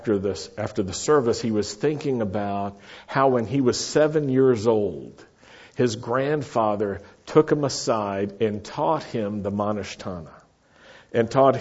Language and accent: English; Roanoke, Virginia, United States; I grew up in Virginia, in Roanoke, Virginia, southwest in the Blue Ridge Valley, the Shenandoah Valley, Blue Ridge Mountains.